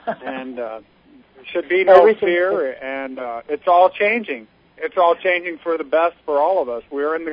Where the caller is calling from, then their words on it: Palm Springs, California, United States; I'm in Palm Springs.